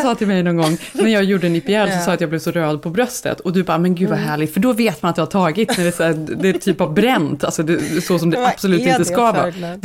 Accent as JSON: {"language": "Swedish", "country": "Sweden", "said": "Det här är ju ingen högtid som vi egentligen firar direkt, vi som är svenskar."}